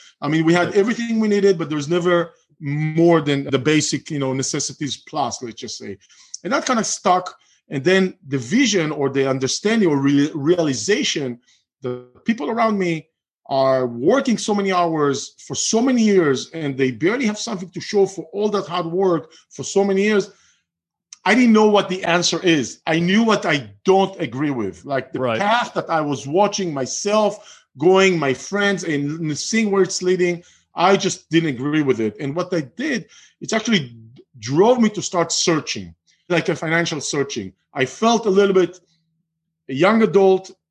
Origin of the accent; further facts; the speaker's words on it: Israel; I'm originally from Israel.